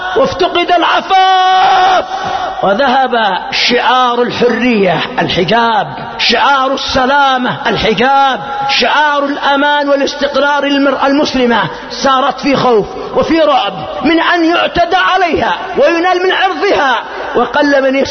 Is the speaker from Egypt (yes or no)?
no; Yemen; وأظن أن أقل ذلك عندنا في اليمن